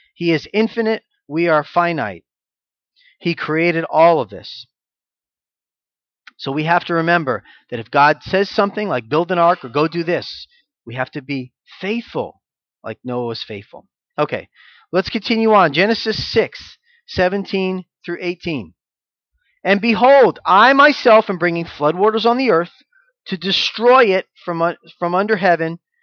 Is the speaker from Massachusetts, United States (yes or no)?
no; Florida, United States; now in Savannah, United States; You know, I'm from Florida. It's a lot warmer in Florida than it was here this week, right?